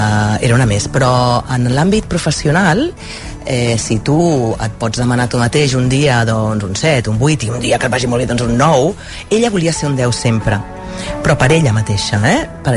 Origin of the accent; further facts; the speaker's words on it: Barcelona, Catalonia, Spain; moved away as an adult; una tia de Barcelona, 25 anys, arribada a Madrid